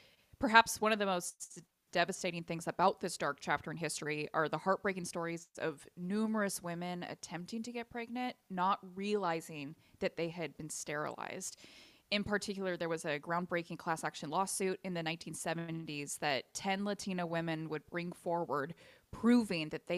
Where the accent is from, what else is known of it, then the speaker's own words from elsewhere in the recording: California, United States; here in Leah and my home state of California.